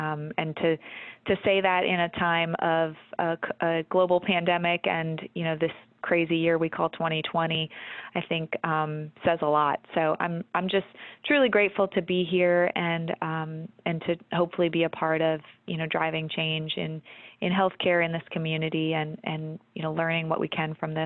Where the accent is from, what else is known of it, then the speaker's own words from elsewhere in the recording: Ohio, United States; I'm originally from Ohio, came down here for what I thought was going to be a one-year job.